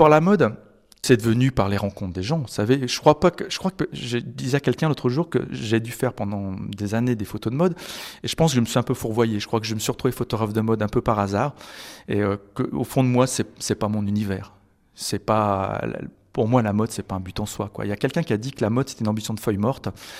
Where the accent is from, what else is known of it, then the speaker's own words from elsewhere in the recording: Hauts-de-France, France; je suis un vrai ch'ti. Je suis né à peut-être 20 km des Corons, des Terris, vraiment le nord des mines.